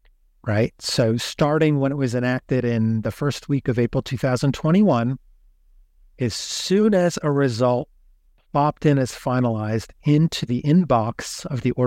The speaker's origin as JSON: {"language": "English", "region": "Kentucky", "country": "United States", "said": "So I'm from Kentucky."}